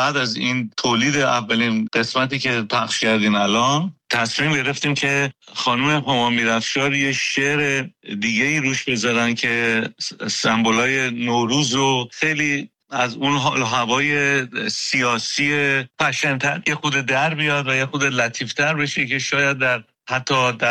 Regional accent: Iran; moved away as an adult; also born or lived in Dubai, United Arab Emirates; اجباراً من از ایران خارج شدم، اومدم به دبی و قرار شد که برم به امریکا

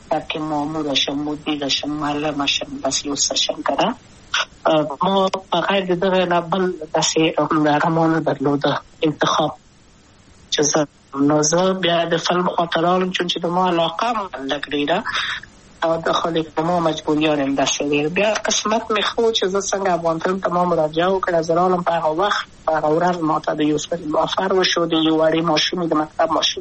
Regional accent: Kabul, Afghanistan; also born or lived in Wardak; زه خو اصلا د وردګو ولایت یم، د پلار مې د وردګو ولایت ته خلیګنسس کې دلې د کابل په تخت پل سیمه کې یم، او لویا شویم کابل که یم.

